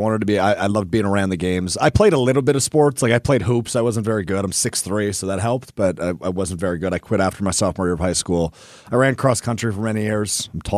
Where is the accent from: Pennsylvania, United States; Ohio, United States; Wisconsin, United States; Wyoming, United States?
Wisconsin, United States; Green Bay; I grew up in Green Bay, so I'm right in the backyard of the Packers